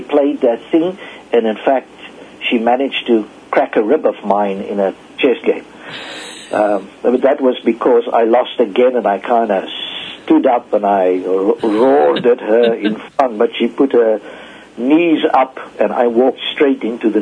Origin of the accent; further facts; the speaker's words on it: South Africa; I grew up in South Africa and I've lived some of the stuff that the left in your country is playing with.